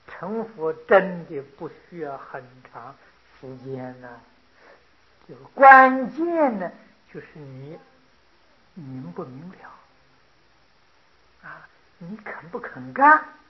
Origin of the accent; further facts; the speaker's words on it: China; 我们中国人有这么多人在佛法里这个成就，说实在的话是得力于楞严的占的比例非常非常大啊！